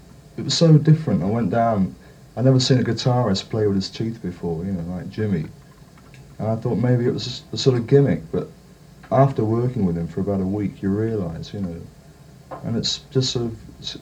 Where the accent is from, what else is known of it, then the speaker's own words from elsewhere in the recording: London, United Kingdom; born there; Yeah, I was born in London.